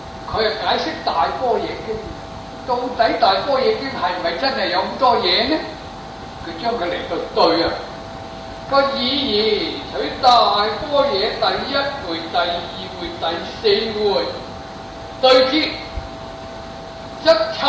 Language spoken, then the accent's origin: Cantonese; Guangdong, China; 我是广东人，